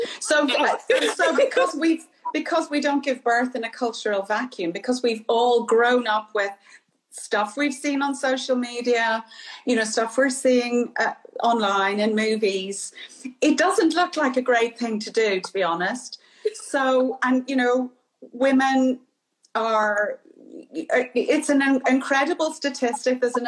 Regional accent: Ireland; now in London, United Kingdom; So as, you know, as an Irish woman in London in the 1980s, I was exposed to meeting women from the Caribbean, African women, Japanese women

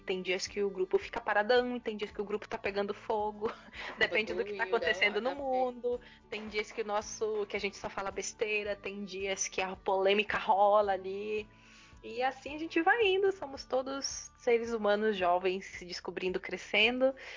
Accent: Pará, Brazil; now in Paraná, Brazil; principalmente depois que eu mudei aqui para o Paraná, que eu vim embora do Pará para o Paraná.

